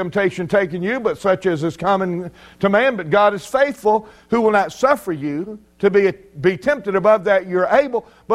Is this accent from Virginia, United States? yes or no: no; Mississippi, United States; growing up on the Mississippi coast and being there close to New Orleans and Mobile and going to those places many times during my childhood